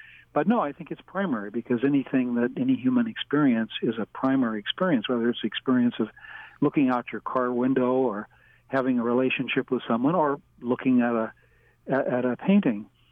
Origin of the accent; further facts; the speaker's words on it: St. Louis, Missouri, United States; also born or lived in New York City; Actually, I'm from St. Louis, Missouri. That's why I'm a St. Louis Cardinals fan.